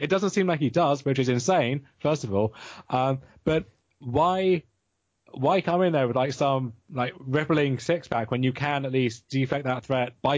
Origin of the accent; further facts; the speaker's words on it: the South, United States; I grew up in the South.